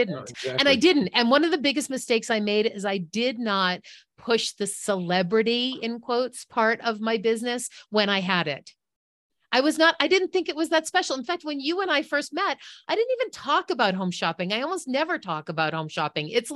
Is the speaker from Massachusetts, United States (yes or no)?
yes; Marblehead, Massachusetts, United States; I was born on the coast in Massachusetts. Actually, I was born in Salem, so I am a witch.